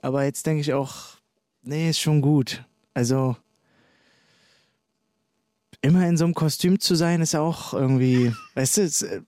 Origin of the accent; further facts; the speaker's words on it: Kaulsdorf, Berlin, Germany; Und ich habe mir immer ein Grundstück ausgeguckt, in Kaulsdorf, da wo ich aufgewachsen bin, und das war so ein kleines Industriegrundstück